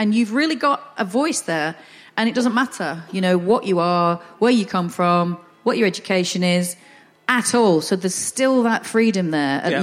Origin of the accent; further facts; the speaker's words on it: England, United Kingdom; accent: Northern; I don't want to change my accent. I'm quite happy with a Northern accent.